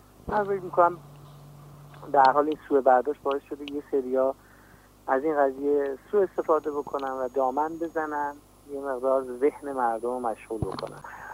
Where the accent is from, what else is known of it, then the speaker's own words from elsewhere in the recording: Iran; first language Azerbaijani; Persian is a second language; من خودم آذری زبانم و افتخارم بوده که من آذریم.